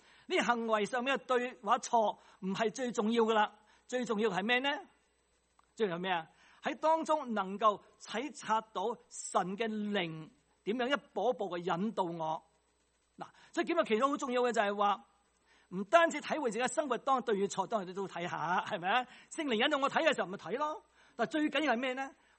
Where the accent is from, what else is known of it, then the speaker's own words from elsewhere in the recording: China; 其实我中国人都有啦，是不是啊？